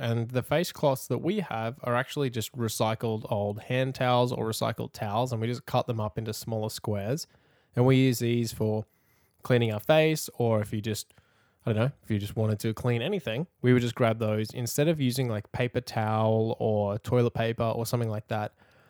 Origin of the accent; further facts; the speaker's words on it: Australia; moved away; the small town that I grew up in back in Australia